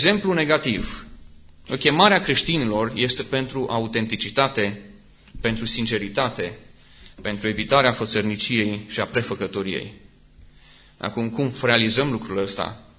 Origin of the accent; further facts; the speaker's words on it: Romania; Uneori, ca român, mai punem vulpea